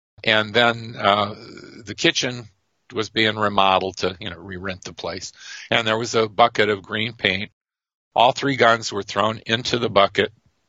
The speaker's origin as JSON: {"language": "English", "town": "Detroit", "region": "Michigan", "country": "United States", "tie": "born or raised there", "said": "Well, hearing stories growing up in Detroit, because everyone who has a two- or three-generation pedigree has a purple gang story, apparently."}